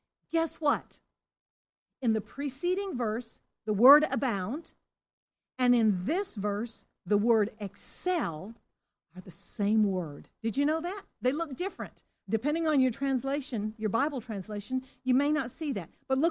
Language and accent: English; Singapore; I remember as a child growing up in Singapore, because of the British influence, we played croquet as well.